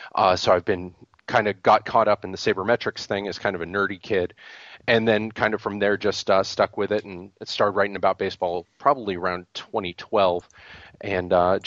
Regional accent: Florida, United States; also born or lived in New Jersey; So I split my time growing up between Florida and New Jersey. That's probably where I got the Mets fandom, is from New Jersey and from my father, who's been a Mets fan.

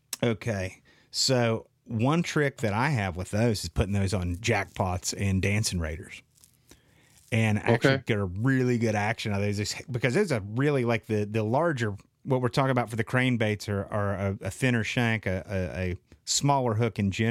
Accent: Southern US, United States; I always say this wrong. I'm from the South, folks.

